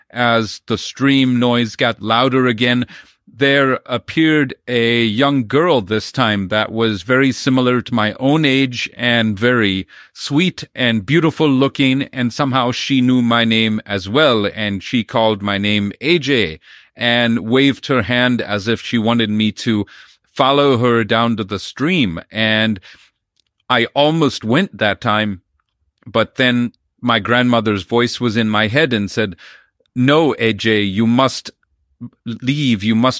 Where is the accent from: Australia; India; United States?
India; When I was a boy growing up in India, I used to travel a dirt road from the schoolhouse to my village